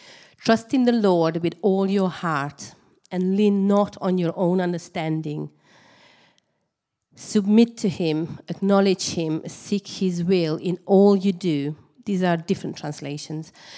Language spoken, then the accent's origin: English; Romania; English is a second language; moved away as an adult; now in United Kingdom; I am originally from Romania, as you know, and I'm in England for like 14 years